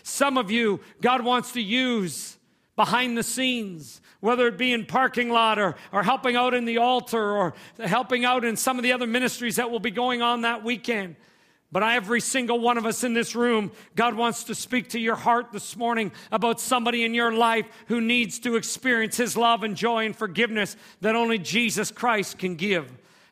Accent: Mississauga, Ontario, Canada; I grew up in Mississauga, not far from here, down Dixie Road in the QEW back behind Dixie Value Mall there. So this is kind of like home for me whenever I get to come back into Mississauga or Brampton or the Toronto area.

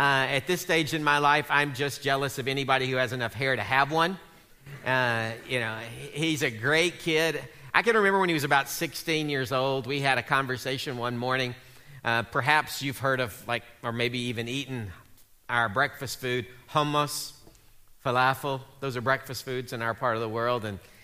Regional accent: the South, United States; I know it's cold outside, but, well, actually, it's not cold for you guys. I'm from the South. It's cold.

